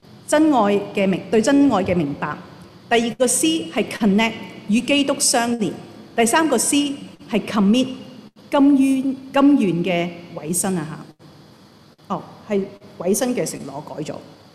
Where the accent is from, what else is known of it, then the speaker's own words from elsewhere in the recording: Chaozhou, Guangdong, China; 我是潮州人，是真的，我真的是潮州人的。